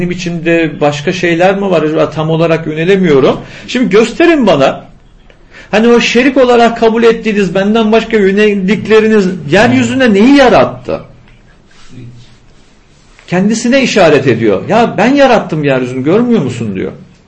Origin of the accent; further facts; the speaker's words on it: Aegean Region, Turkey; Mesela biz Ege'liyiz. Ege'de bir ifade var.